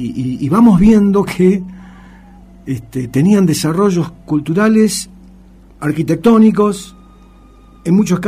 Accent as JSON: {"language": "Spanish", "country": "Argentina", "said": "¿quiénes somos los argentinos?"}